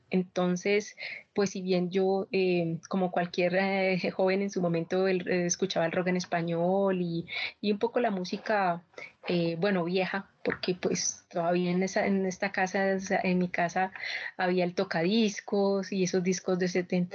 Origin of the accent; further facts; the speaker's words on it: Bogotá, Colombia; Yo soy bogotana, pero de familia de norte de Santander